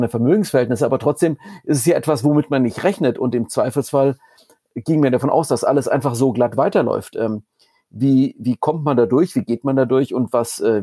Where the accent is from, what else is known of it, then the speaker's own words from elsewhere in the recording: Heidenheim an der Brenz, Baden-Württemberg, Germany; born there; Ich bin gebürtig aus Heidenheim. Ich bin gebürtig aus Heidenheim an der Brenz.